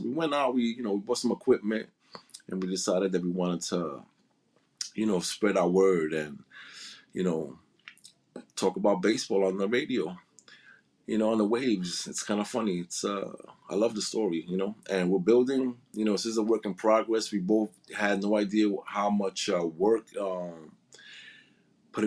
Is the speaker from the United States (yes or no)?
yes; New York City, New York, United States; And you know, I grew up in the South Bronx, maybe 10 minutes away from Yankee Stadium.